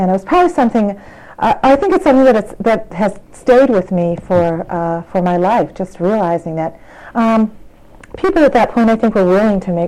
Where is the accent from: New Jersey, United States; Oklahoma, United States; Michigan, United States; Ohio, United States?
Michigan, United States; Dearborn Heights; also born or lived in Detroit / Livonia; I was born in Detroit. I went to school, public schools in Dearborn Township, would be Dearborn Heights. Actually, I didn't. I went to Catholic school. I went to Divine Child Catholic School until I was about in fourth grade, and then we moved to Livonia.